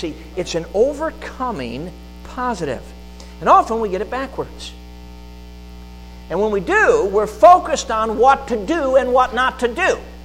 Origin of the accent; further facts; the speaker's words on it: Chicago, Illinois, United States; Now, I grew up in Chicago, and we lived several years in the city limits, basically cement. And then we moved out to the suburbs, but it was still urban, suburban Chicago.